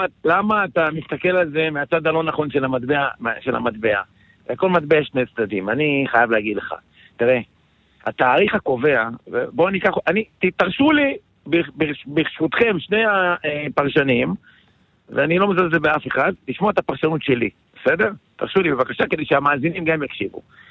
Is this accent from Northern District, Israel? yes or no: yes; Tiberias, Northern District, Israel; born there; אני נולדתי בשכון אחווה, בטבריה.